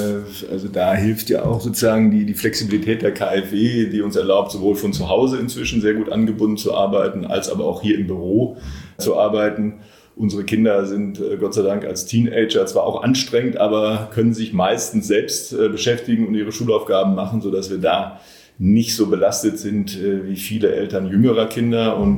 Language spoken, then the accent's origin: German; Bochum, North Rhine-Westphalia, Germany; in meine Heimatstadt Bochum zu fahren